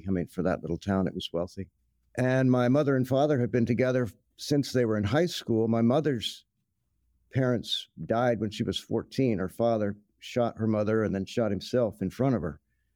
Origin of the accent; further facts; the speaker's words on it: Snyder, Texas, United States; Yeah, I grew up in West Texas, a little town called Snyder. We moved there when I was a kid, probably 8 or 9.